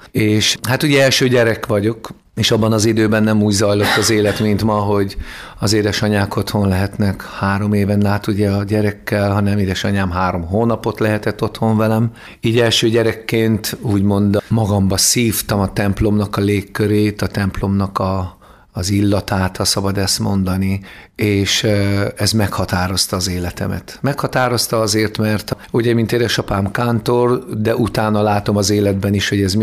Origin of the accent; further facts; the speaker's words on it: Transylvania, Romania; Gyönyörű helyen születtem, és ott nőttem fel, ezzel ajándékozott meg a jó Isten engem.